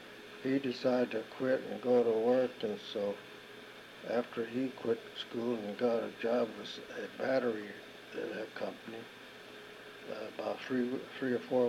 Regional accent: Los Angeles, California, United States; so I was born on East 3rd Street between Los Angeles and Main Street. And the first school that my mother took me to was a Catholic school on the corner of 2nd Street and Los Angeles Street.

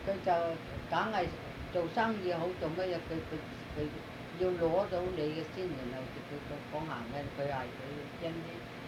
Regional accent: China; 我哋中國人唐話唔係幾通，英文唔係幾通啊嘛

